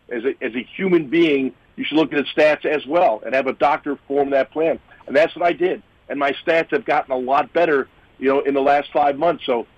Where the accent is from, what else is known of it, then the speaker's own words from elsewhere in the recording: Buffalo, New York, United States; I was born and raised in Buffalo, so I always wanted to play for my hometown team.